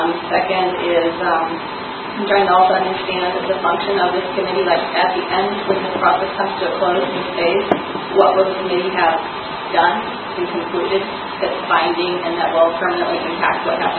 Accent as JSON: {"language": "English", "town": "Stockton Springs", "region": "Maine", "country": "United States", "said": "I'm from Stockton Springs"}